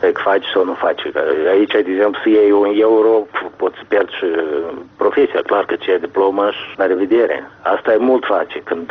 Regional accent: Moldova

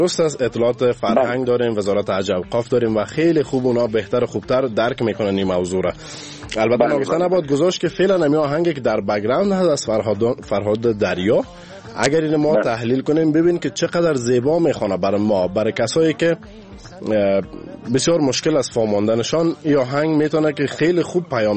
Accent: Kabul, Afghanistan; دفعه دوم هم از کابل هستم، 20 دفعه هم که پرسنال کنی از کابل هستم.

